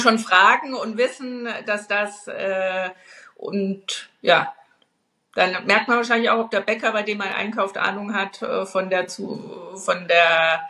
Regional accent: Bavaria, Germany; Ich bin auf dem Land aufgewachsen, in Bayern, im Bayerischen Wald.

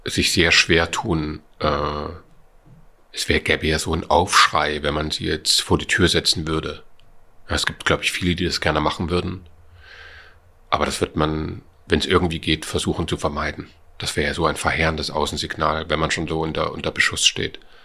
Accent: East Germany, Germany; ich bin ein Kind der DDR, ich war 17 zur Wende

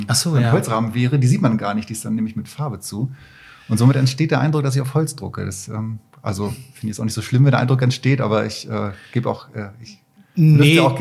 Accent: Poland; born there; ich bin ja in Polen geboren

